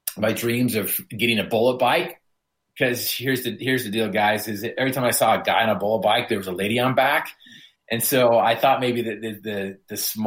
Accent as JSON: {"language": "English", "region": "Utah", "country": "United States", "said": "I was from Northern Utah, and we were doing that barn there."}